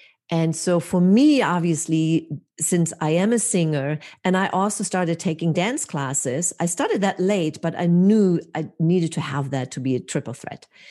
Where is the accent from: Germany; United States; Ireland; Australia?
Germany; Hamburg; my hometown, Hamburg, Germany.